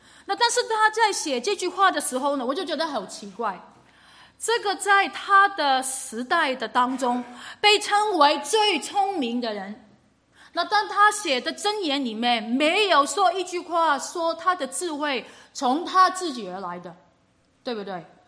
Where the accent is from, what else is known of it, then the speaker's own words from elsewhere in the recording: Macau; Chinese is a second language; 你们有去过澳门吗？我是澳门长大，你们有去过澳门吗？